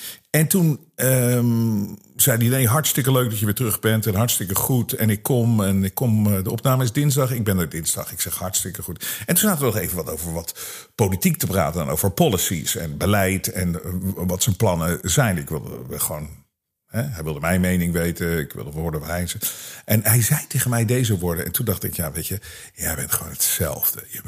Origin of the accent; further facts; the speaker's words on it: Hilversum, North Holland, Netherlands; Ik zeg, ik kom helemaal uit Hilversum.